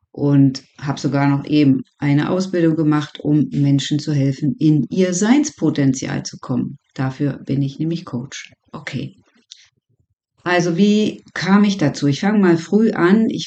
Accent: East Germany, Germany; Ich bin zum Beispiel auch in der DDR groß geworden

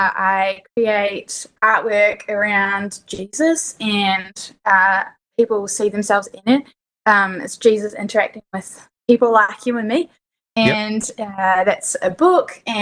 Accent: New Zealand; I'm actually a Kiwi from New Zealand.

